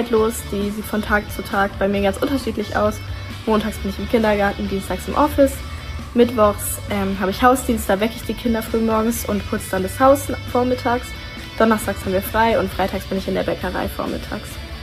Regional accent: Stuttgart, Baden-Württemberg, Germany; ich bin 18 Jahre alt, ich komme aus Stuttgart

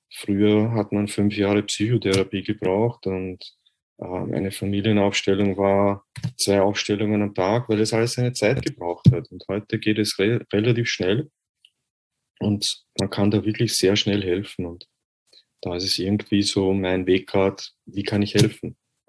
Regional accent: Vienna, Austria; wie ihr wahrscheinlich hören könnt, ich bin aus Österreich, aus Wien. Ich hoffe, ihr könnt meinen Dialekt verstehen.

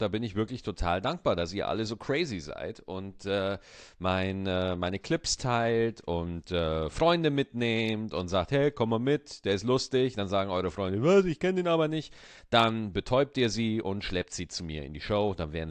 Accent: Oberalteich, Bavaria, Germany; Oberalteich, wo ich geboren, wo ich herkomme, Oberalteich in der Nähe vom Bogen

